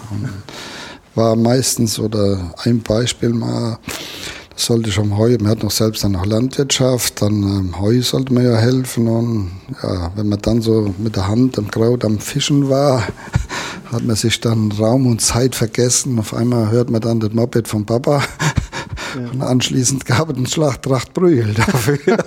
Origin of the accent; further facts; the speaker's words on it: Steinwinger, Germany; ich bin in Steinwinger zur Schule gegangen, wo ich auch geboren bin